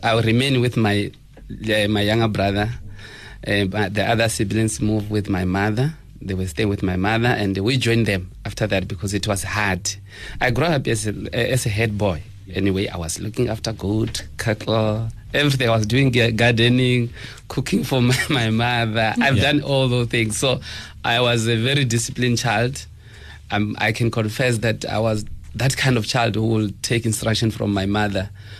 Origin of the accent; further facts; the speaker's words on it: Chitareke, Limpopo, South Africa; born there; I was born in Venda, in a village called Chitareke.